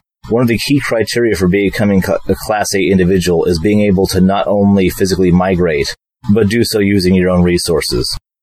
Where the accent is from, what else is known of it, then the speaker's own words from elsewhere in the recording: Washington, United States; I grew up in Western Washington, so I didn't need to scout that region out.